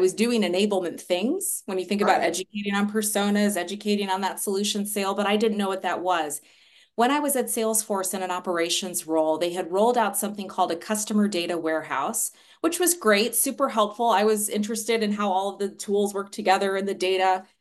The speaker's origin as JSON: {"language": "English", "town": "Indianapolis", "region": "Indiana", "country": "United States", "tie": "born or raised there", "said": "And so I came back to Indianapolis, which is my hometown"}